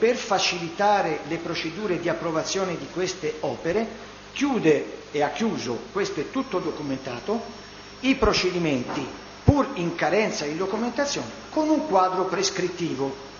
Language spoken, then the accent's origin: Italian; Florence, Tuscany, Italy; visto che siamo di Firenze